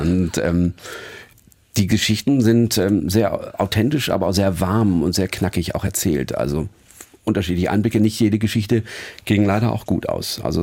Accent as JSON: {"language": "German", "region": "Northern Germany", "country": "Germany", "said": "als Norddeutscher kriegt man es ja auch oft genug von oben"}